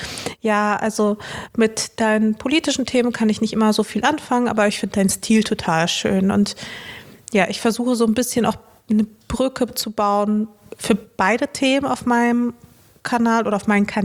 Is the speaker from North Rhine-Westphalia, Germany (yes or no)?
yes; Dortmund, North Rhine-Westphalia, Germany; also born or lived in Chișinău, Moldova / Cologne / Wuppertal; now in Berlin, Germany; 2012 und vorher habe ich in Köln gewohnt und davor ganz kurz in Wuppertal, davor in Dortmund und geboren bin ich in Chișinău, in der ehemaligen Sowjetrepublik, ja. In der ehemaligen UdSSR, genau.